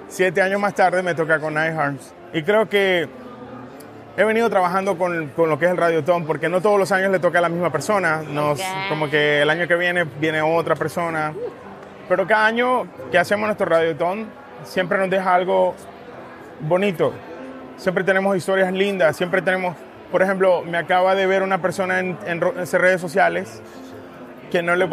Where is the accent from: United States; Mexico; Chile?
United States; Atlanta, Georgia; soy de Atlanta.